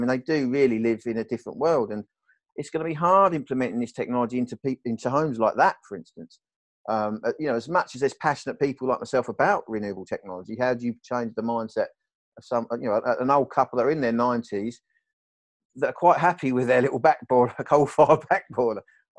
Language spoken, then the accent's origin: English; East of England, United Kingdom; I grew up in East Anglia